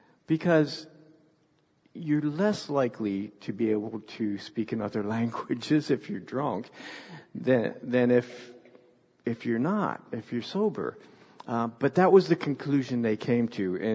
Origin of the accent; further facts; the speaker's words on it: the North, United States; I'm a Yankee, and I'm from the North, and the Northern people, especially people in New York, make fun of people that aren't like them